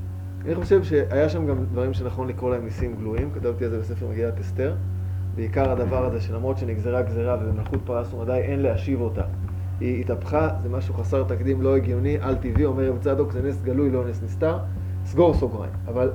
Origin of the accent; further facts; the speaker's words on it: Jerusalem, Jerusalem District, Israel; אולי פתאום יהיה על שבועות, אני מירושלים